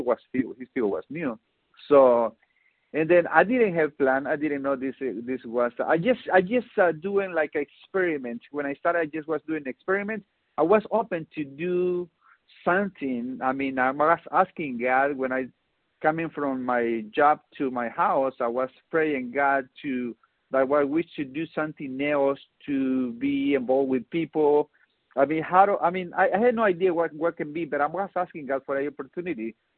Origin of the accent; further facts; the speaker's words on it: El Salvador; English is a second language; now in United States; I am from El Salvador, as you say, and I started on Ambit Energy October 15, 2009.